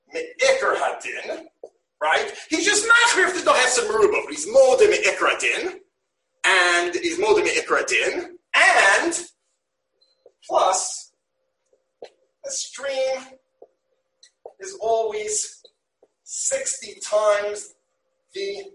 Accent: New York, United States; when I grew up in New York, you question Rav Moshe, you're an api chorus.

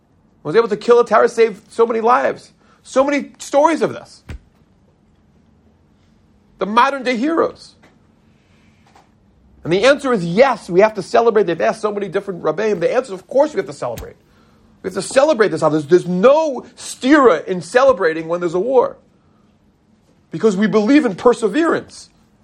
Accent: New York, United States; I'm like, I'm from New York. That's the way it is. Forget about it.

